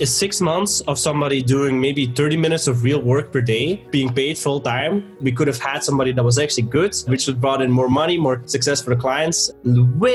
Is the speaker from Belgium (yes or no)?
yes; Belgium; now in Bulgaria; I am actually in Bulgaria and I'm from Belgium.